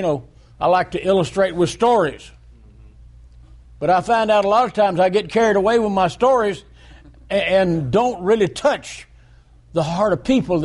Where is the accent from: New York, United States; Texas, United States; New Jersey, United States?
Texas, United States; I'm from Texas, and I keep drilling until I hit oil.